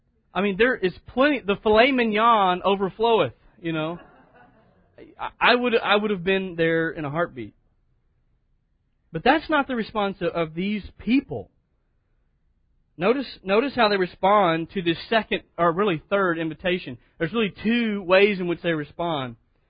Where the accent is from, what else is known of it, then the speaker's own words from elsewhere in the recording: United States; That's an honor that I'm an American. I've never even been to England.